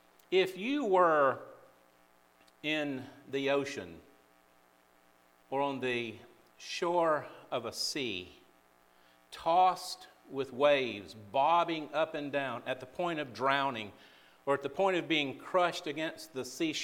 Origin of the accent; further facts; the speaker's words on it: Atlanta, Georgia, United States; I come from Atlanta, Georgia, and just north of Atlanta is Stone Mountain.